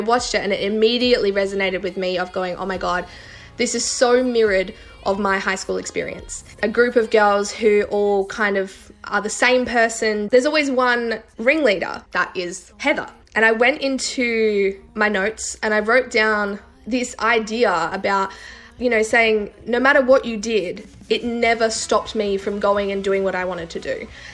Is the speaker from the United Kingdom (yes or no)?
no; Adelaide, South Australia, Australia; I grew up in Northern Adelaide.